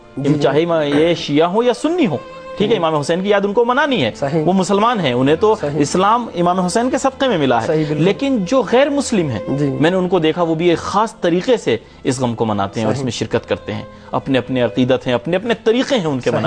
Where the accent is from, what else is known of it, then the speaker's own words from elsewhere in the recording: India; میرا تعلق تو ہندوستان سے ہے